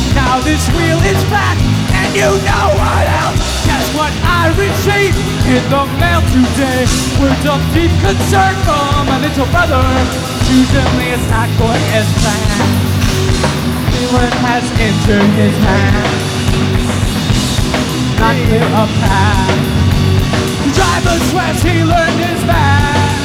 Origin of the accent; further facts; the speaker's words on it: Seattle, Washington, United States; We're from Seattle, and we're friends of WAC, so come on.